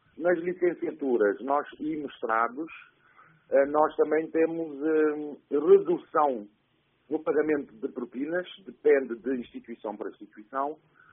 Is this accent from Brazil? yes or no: no; Maio, Cape Verde; somos naturais da Ilha do Maio, Cabo Verde.